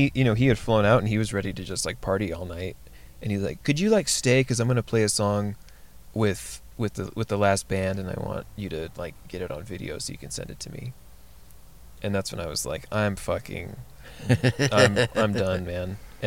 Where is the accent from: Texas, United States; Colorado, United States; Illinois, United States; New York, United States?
Colorado, United States; Pueblo; I'm from Pueblo. I pulled the name from a street I grew up on in Pueblo.